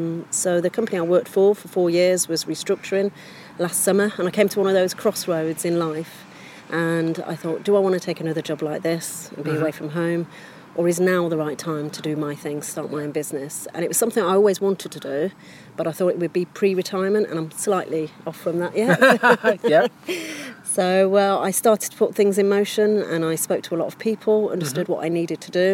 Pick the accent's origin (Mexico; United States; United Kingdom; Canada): United Kingdom; Coventry, West Midlands; I'm born and bred in Coventry.